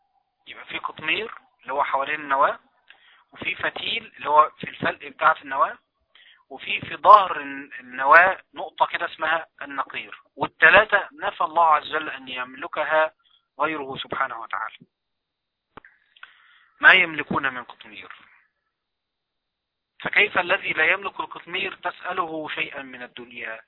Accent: Mansoura, Dakahlia, Egypt; يعني لو واحد وقت طلع في مكان مثلا زي عندنا في المنصورة كده

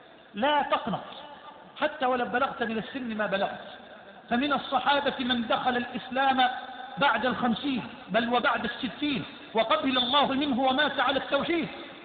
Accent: Egypt

